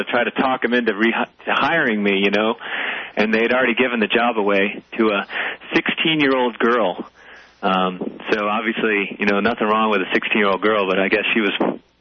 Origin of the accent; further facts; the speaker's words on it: Weston, Connecticut, United States; now in Greeley, United States; Actually, I grew up in Connecticut.